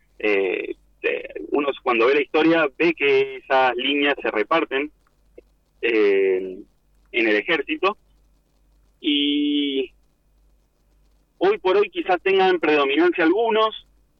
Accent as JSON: {"language": "Spanish", "country": "Argentina", "said": "los mismos intereses que tenemos como pueblo argentino"}